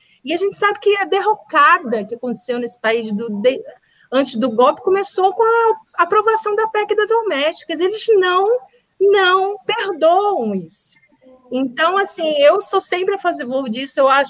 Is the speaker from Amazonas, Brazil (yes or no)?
no; Rio de Janeiro, Brazil; Eu sou do Rio de Janeiro, nasci lá